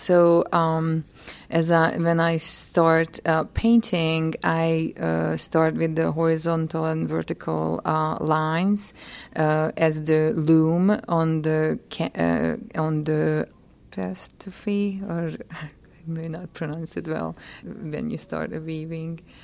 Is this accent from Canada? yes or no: no; Hungary; English is a second language; So I grew up in Hungary in a very small village, about 300 people.